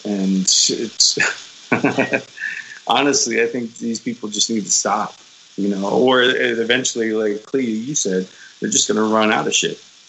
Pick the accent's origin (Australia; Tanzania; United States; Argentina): United States; Black Mesa, Arizona; And growing up in Black Mesa and everything, you know, that part of me was instilled.